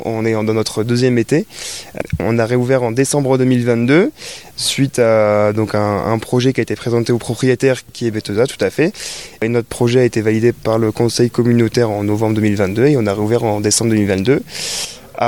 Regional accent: Dunkirk, Hauts-de-France, France; donc je suis originaire de Dunkerque, du nord de la France

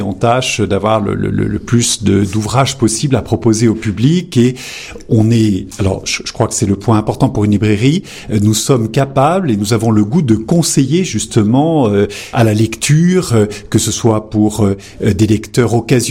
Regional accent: Lyon, Auvergne-Rhône-Alpes, France; Nous sommes lyonnais

